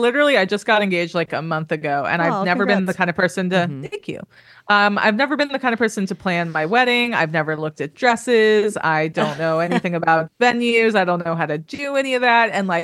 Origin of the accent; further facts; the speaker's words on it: Los Angeles, California, United States; now in Brooklyn, United States; We're both from LA. Oh, okay. I'm from LA proper. He's from Agoura Hills.